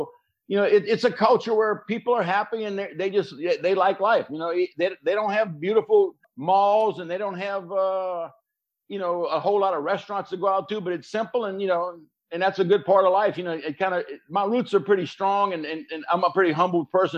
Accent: Reserve, Louisiana, United States; But, you know, Reserve was a small little town along the Mississippi River.

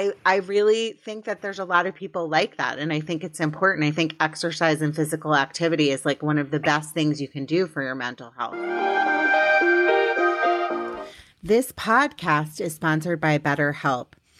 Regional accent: Potomac, Maryland, United States; I grew up in Potomac, Maryland. Everyone swam.

